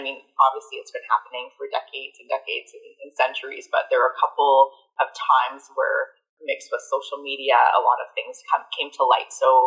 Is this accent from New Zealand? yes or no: no; Ontario, Canada; as like a Black person growing up in Durham Region in the 80s and 90s, being the only Black person often in my class, one of few in my school